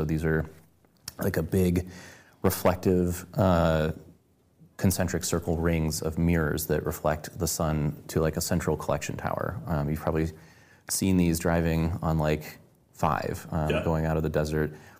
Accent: Cleveland, Ohio, United States; I grew up in the Midwest from Cleveland, Ohio

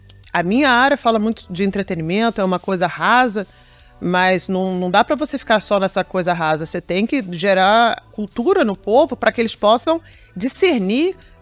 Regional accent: Brazil; Eu sou brasileira, mas não. Eu me acostumei a ter o mínimo de segurança, o mínimo de governo. E aqui não é assim.

